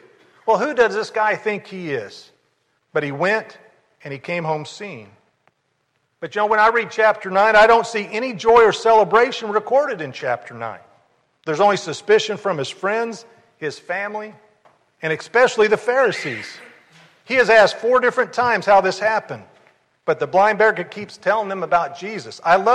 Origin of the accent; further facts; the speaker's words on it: Madison, Indiana, United States; When I was growing up in Madison, Indiana, I was probably 4, 5, or 6 years old.